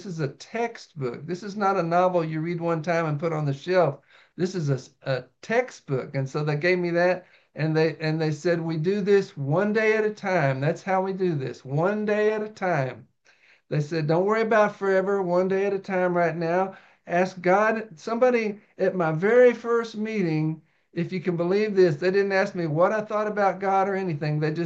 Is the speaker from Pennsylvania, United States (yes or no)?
no; Hurst, Texas, United States; I'm from Hearst, Texas.